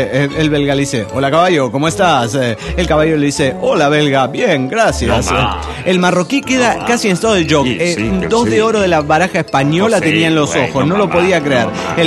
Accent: Guatemala; de Guatemala.

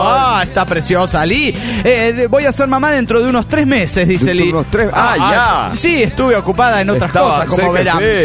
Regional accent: Culiacán, Sinaloa, Mexico; yo, como buen mexicano y culichi que soy

